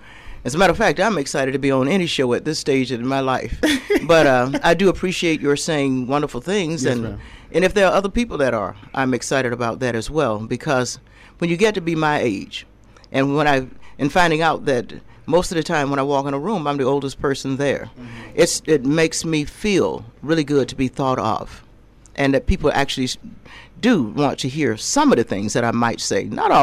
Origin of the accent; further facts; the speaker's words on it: Columbus, United States; I grew up in Columbus.